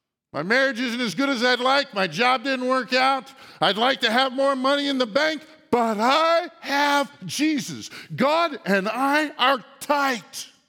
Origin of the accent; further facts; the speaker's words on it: United States; Now you may get the hint that I don't quite get it, being an American, and we don't give people rule and power simply because of heredity.